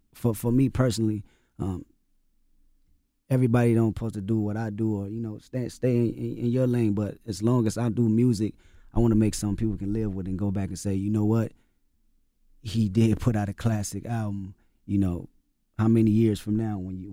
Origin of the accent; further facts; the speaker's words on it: West Coast, United States; I'm actually from the West Coast and the aggression that we have in our music, I can't run from that.